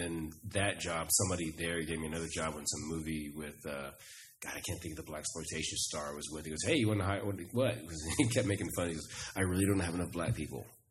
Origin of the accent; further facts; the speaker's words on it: Irving, Texas, United States; also born or lived in Grand Prairie; But I grew up in Irving and Grand Prairie, and so it was really funny.